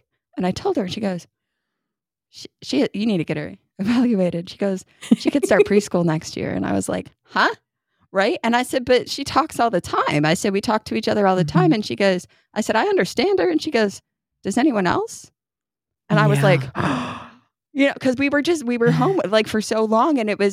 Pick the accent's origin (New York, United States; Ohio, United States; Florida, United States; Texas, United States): New York, United States; moved away as an adult; I lived in New York till I was 24 and I'd be like, I'm from here. I just say some words in a different way.